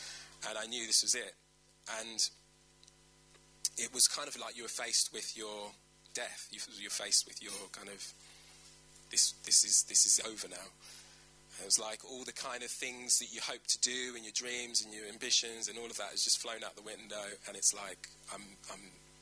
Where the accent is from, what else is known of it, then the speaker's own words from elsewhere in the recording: Luton, East of England, United Kingdom; I come from Luton. We just lived in the town.